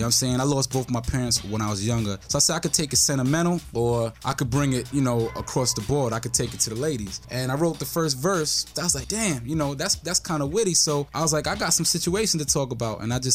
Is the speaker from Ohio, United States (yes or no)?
no; New York City, New York, United States; I grew up in Wash Heights. When I grew up, it was like, you know, you had the break dances, the DJs